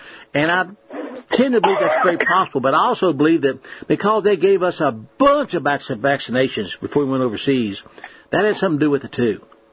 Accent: West Virginia, United States; Cancer, when I was growing up, was virtually unheard of where I grew up in West Virginia.

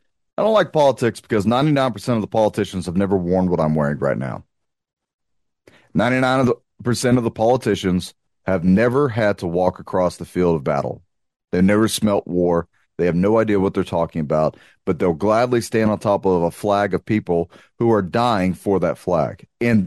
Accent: United States; I'm an American. I don't care.

